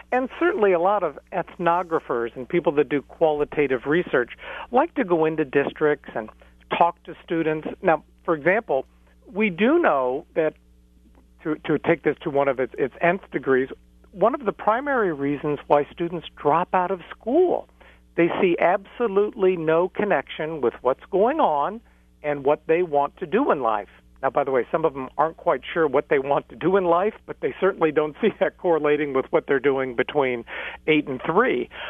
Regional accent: Ohio, United States; I'm from Ohio, so I know a little bit what's going on in Cleveland.

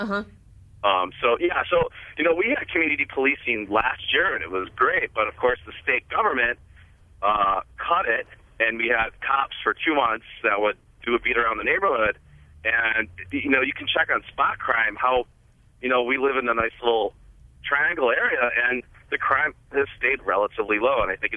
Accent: Wisconsin, United States; Hi. Yeah, I grew up out in Waukesha County. I live in Milwaukee now in the Sherman Park area.

